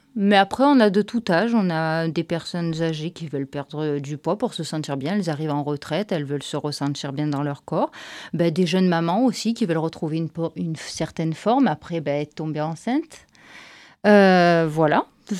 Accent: Aubagne, Provence-Alpes-Côte d'Azur, France; born there; je suis née à Aubagne, je suis aubagnaise. Après, j'ai vécu dans la région Provence-Alpes-Côte d'Azur. Et là maintenant, on est dans le 86 depuis même pas 6 mois.

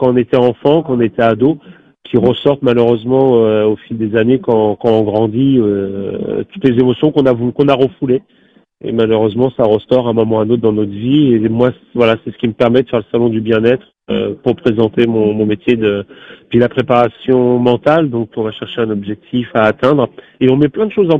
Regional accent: Châtellerault, Nouvelle-Aquitaine, France; Non, oui, je suis de Châtellerault, donc ouais, ça va vite, hein, en 30 minutes, on a fait la route

